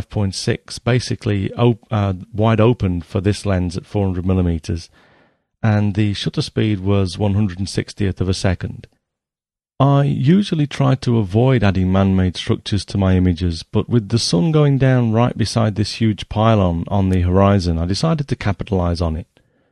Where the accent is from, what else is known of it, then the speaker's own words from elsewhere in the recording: England, United Kingdom; This was shot close to my hometown in England